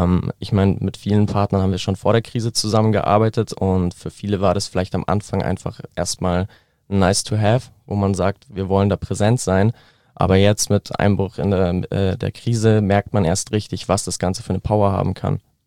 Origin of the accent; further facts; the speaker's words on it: Neuried, Germany; auch aus meinem Heimatdorf Neuried eben, ist mittlerweile aber auch an mehreren Standorten.